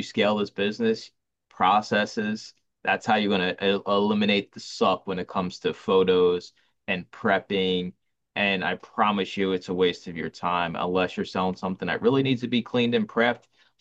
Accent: Philadelphia, Pennsylvania, United States; born there; I just tell everybody I was born in Philly in the ghetto.

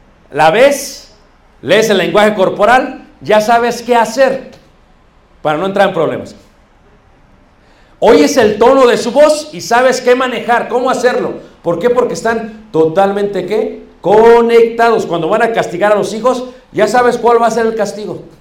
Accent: Mexico; Como buenos mexicanos siempre pensamos en organigrama.

